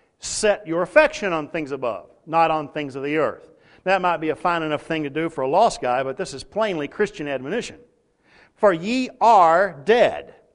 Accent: Texas, United States; I was talking to the church that I grew up in back in Texas a few years back.

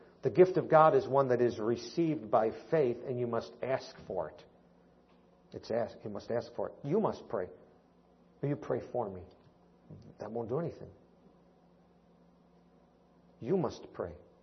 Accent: Missouri, United States; I'm from Missouri. You show me.

